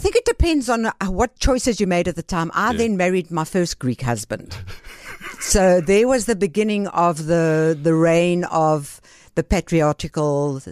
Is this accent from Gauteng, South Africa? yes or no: yes; Benoni, Gauteng, South Africa; I grew up in Benoni and I went to a Jewish day school in Benoni, the baby of King David from Johannesburg.